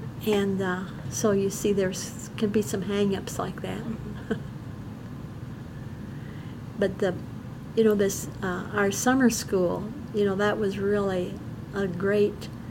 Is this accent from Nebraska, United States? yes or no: yes; Cozad, Nebraska, United States; So then I moved to I got a job in my hometown, Cozad, and mm-hmm.